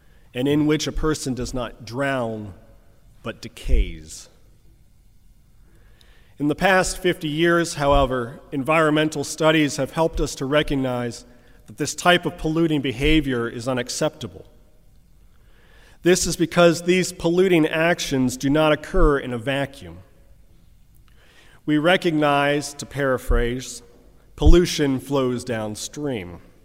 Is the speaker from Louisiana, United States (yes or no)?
no; Cleveland, Ohio, United States; There's also the infamous Cuyahoga River near where I grew up in Cleveland, Ohio, which actually caught fire on multiple occasions.